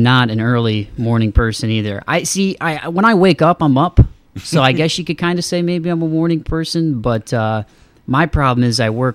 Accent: Toledo, Ohio, United States; Well, thank you, sir, in my hometown. So ToledoSportsNetwork.com.

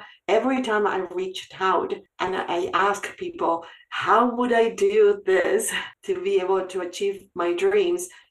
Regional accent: Buenos Aires, Argentina; Yes, I was born and raised in Buenos Aires to a very humble family.

